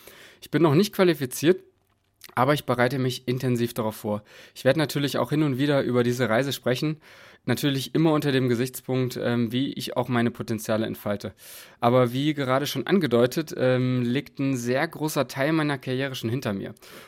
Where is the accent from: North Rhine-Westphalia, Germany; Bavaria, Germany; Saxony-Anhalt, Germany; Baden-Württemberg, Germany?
Saxony-Anhalt, Germany; Bernburg; In meiner Heimatstadt Bernburg hatte ich zudem nicht wirklich viele Freunde.